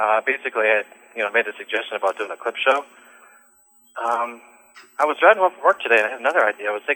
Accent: Brooklyn Park, Minnesota, United States; I'm going to be in Brooklyn Park, my hometown.

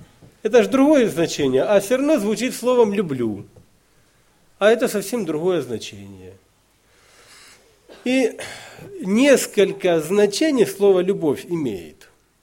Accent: Kharkiv Oblast, Ukraine; я сам с Украины, Харьковской области.

